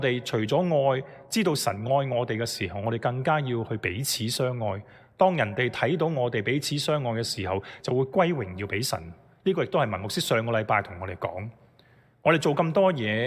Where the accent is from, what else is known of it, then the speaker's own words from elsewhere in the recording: China; 我们很多时候说，我们中国人有句说话，我们忙忙碌碌是为什么？